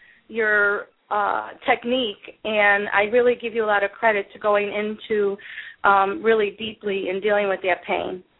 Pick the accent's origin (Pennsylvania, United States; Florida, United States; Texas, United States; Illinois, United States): Pennsylvania, United States; Pittsburgh; born there; I was born in Pittsburgh. I'm an adoptee, and my birth mother was Jewish, and my birth father was Irish.